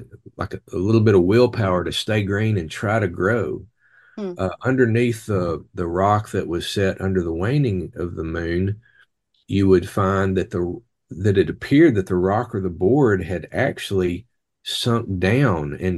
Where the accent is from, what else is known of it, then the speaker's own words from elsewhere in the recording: Arkansas, United States; Of course, mine and Johnny's ancestors, we grew up in Arkansas, but our ancestors basically migrated from that area.